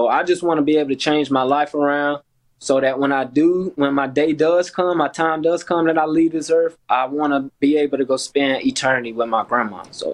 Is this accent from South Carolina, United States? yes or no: yes; Gaffney, South Carolina, United States; now in Memphis, United States; And I went home back to Gaffney, South Carolina from Memphis with my dad. And I just wanted, because everybody was showing love and support from my hometown via Facebook.